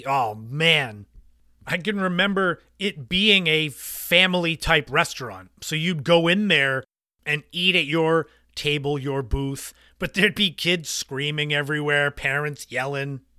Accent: Massachusetts, United States; For me, growing up on Cape Cod, we had the Old Country Buffet restaurant. One was located in Hyannis, and that was kind of a destination as a kid for a family meal

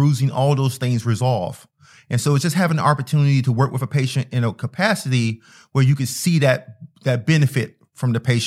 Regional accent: Lakeland, Florida, United States; Well, I'm originally from Florida. Mm-hmm. I grew up in Lakeland, so it's not too far from home.

